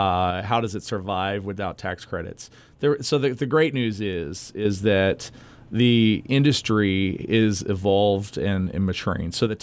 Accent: San Antonio, Texas, United States; No, I'm from San Antonio originally, so I like

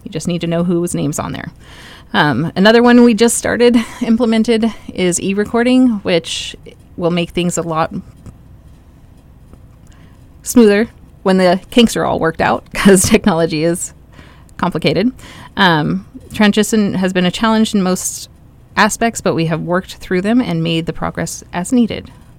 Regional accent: Bridgeville, United States; I grew up in a very rural community, and most of my ballots were, I grew up in Bridgeville.

